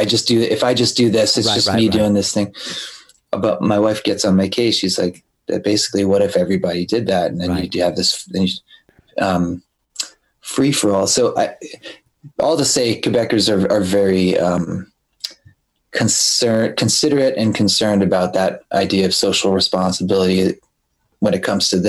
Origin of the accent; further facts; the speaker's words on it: Rhode Island, United States; I'm American, you know, I grew up in Rhode Island.